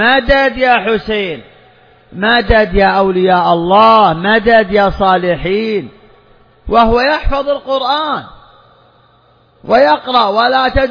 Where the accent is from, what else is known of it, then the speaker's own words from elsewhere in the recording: Saudi Arabia; عندنا في المملكة العربية السعودية